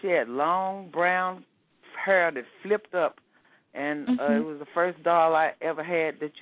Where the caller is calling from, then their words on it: Dallas, Texas, United States; I'm calling from Dallas, Texas.